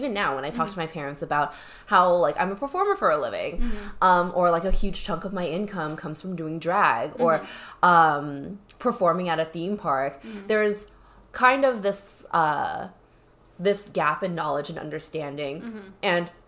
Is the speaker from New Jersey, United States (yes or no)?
no; California, United States; now in San Diego, United States; Yeah, so I'm a Southern California girl, yes. born and raised. I am from Orange County, I recently moved to San Diego, like, mm-hmm. about a year ago, and that's yeah. where I'm currently based.